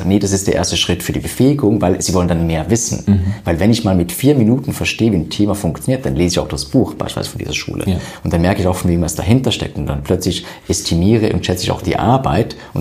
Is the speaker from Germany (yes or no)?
no; Switzerland; Und ich komme aus der Schweiz